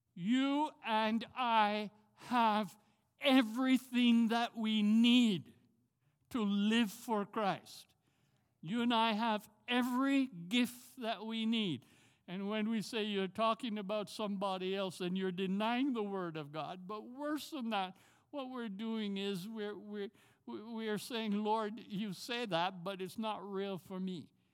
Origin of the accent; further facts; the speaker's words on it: Jamaica; now in Tampa, United States; if you think I have a strange accent, I'm from Jamaica.